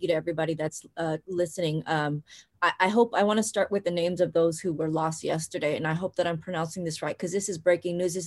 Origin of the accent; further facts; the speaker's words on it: San Francisco, California, United States; born there; In Asian culture, I was born in San Francisco, but we all know Asian women are taught not to stand out too much.